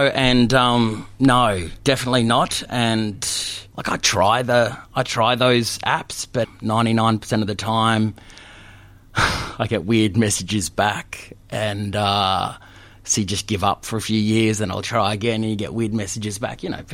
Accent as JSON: {"language": "English", "region": "Queensland", "country": "Australia", "said": "I'm a tribalist being a Queenslander."}